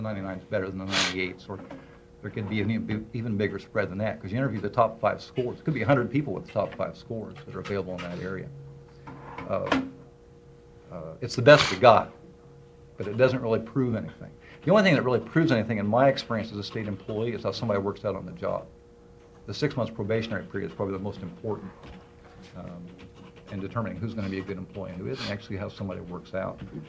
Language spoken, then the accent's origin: English; Eugene, Oregon, United States; maybe it's because I come from Eugene